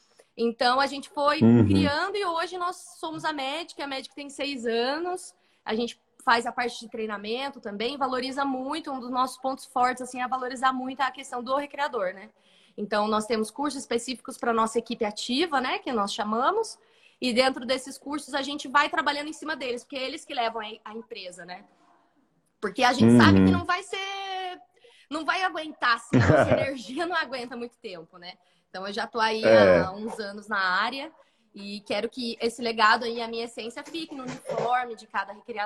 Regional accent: Guaratinguetá, São Paulo, Brazil; eu sou de Guaratinguetá, né, interior de São Paulo, entre São Paulo e Rio de Janeiro.

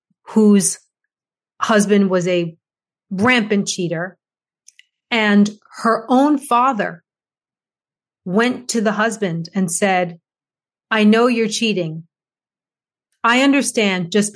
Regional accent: United States; although I'm American, I'm going to try not to judge.

